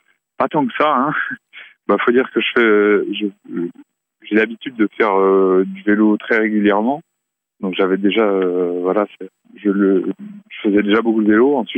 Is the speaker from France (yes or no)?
yes; Plénéjouan, Brittany, France; je suis originaire de Bretagne, donc dans les Côtes d'Armor, d'une commune qui s'appelle Plénéjouan. J'ai 25 ans